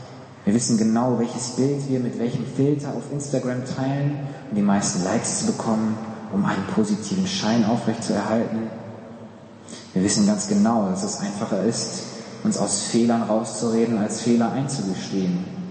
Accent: Germany; Wildfremder Mensch, ich als Deutscher denke erstmal, ups, und die Frage nach diesem Befinden in Amerika ist wohl eher so eine Höflichkeitsfloskel, die wir in Deutschland nicht ganz so kennen.

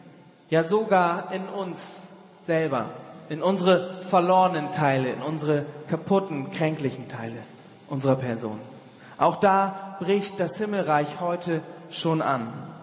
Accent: Bremen, Germany; ich bin Bremer eigentlich

